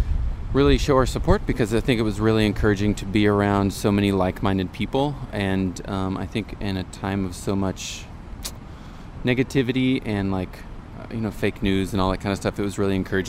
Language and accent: English; Atlanta, Georgia, United States; now in Washington, United States; I'm a D.C. resident for about 6 years now, and I'm originally from Atlanta